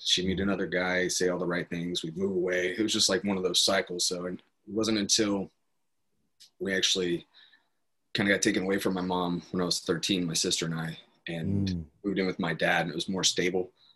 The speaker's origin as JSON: {"language": "English", "town": "Apache Junction", "region": "Arizona", "country": "United States", "tie": "born or raised there", "said": "I grew up in Apache Junction, Arizona."}